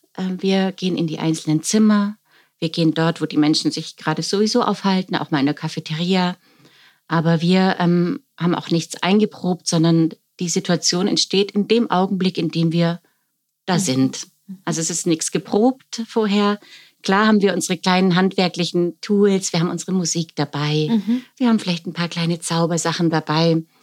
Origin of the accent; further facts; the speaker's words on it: Ulm, Baden-Württemberg, Germany; ich komme aus Ulm, bin ursprünglich, komme ich vom Theater, bin in eine Theaterfamilie reingeboren.